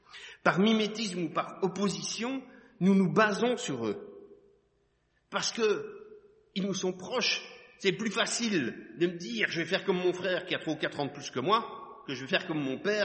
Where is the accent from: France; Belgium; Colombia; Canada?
Belgium; Liège, Wallonia; Je suis originaire de Liège et j'y suis retourné pour une occasion particulière.